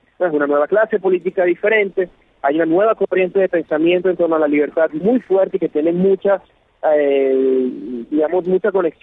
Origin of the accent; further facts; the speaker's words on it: Venezuela; Mire, yo como venezolano